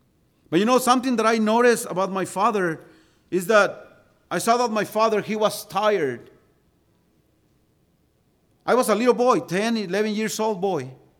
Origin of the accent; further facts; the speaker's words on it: Mexico; English is a second language; Because remember, I come from Mexico, and we preach in Mexico for an hour and a half